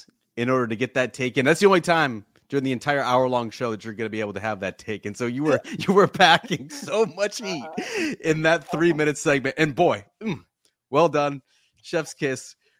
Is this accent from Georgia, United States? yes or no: no; New York, United States; It's one of the few things that I miss about growing up in Western New York